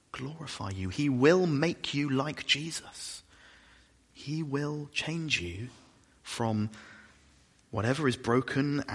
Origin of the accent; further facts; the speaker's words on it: England, United Kingdom; Now, I'm conscious that we're all English.